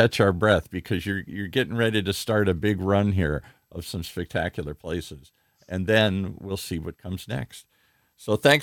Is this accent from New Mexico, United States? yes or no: no; Minnesota, United States; I'm from Minnesota. It's frozen up there.